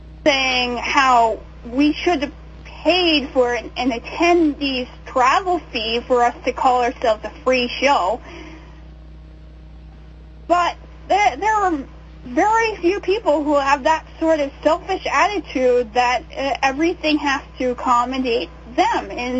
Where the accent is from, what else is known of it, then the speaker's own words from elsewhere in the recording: Pittsburgh, Pennsylvania, United States; And there are folks in my hometown in Pittsburgh, Pennsylvania